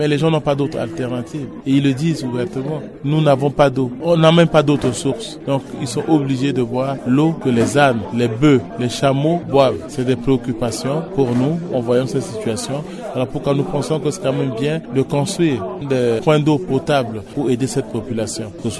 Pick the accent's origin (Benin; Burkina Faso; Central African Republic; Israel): Central African Republic; Je viens de la Vakaga, à Ouada.